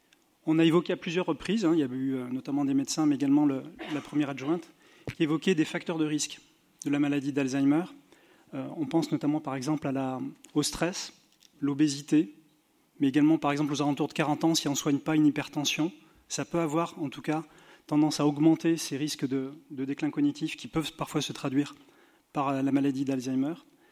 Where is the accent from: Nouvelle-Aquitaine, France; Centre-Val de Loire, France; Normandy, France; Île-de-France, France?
Nouvelle-Aquitaine, France; Bordeaux; now in Marseille, France; on est à Marseille, moi je suis de Bordeaux